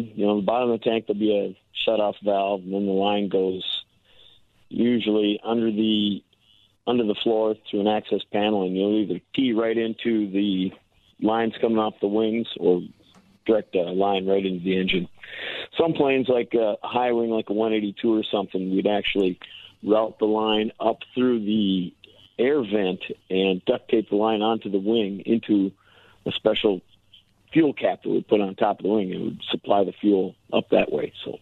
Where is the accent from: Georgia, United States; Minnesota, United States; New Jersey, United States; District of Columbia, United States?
Minnesota, United States; Coon Rapids; Yeah, I grew up in Coon Rapids, just north of Minneapolis.